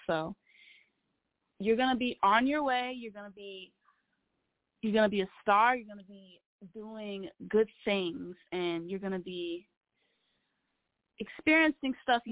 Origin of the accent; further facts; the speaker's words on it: Las Vegas, Nevada, United States; born there; now in Atlanta, United States; Well, I was born in Las Vegas, and right now I'm from Atlanta.